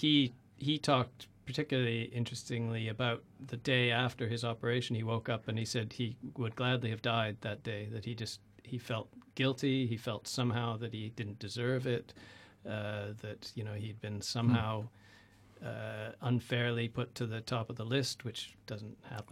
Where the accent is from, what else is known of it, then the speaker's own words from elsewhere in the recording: Canada; now in London, United Kingdom; Yes, I wouldn't disown my Canadianness.